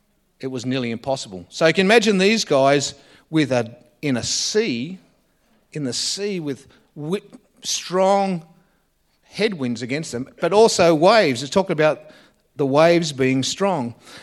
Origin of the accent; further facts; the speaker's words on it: Canberra, Australian Capital Territory, Australia; if you're a Canberran born and bred like me, there wasn't many in my era that were born and bred in Canberra.